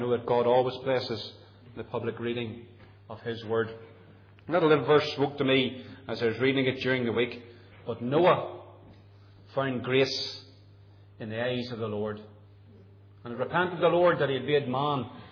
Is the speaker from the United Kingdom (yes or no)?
yes; England, United Kingdom; born there; I was born in England in 1962.